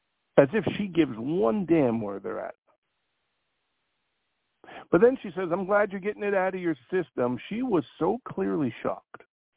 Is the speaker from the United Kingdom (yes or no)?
no; New York, United States; here in my home state of New York, Letitia James was roundly booed by firefighters here in New York City.